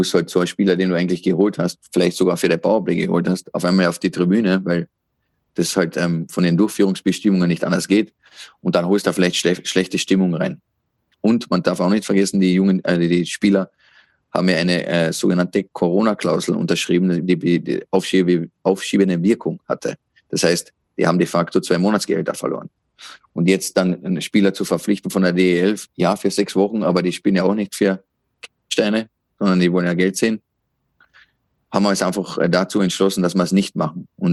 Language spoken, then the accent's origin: German; Austria; ich bin Österreicher.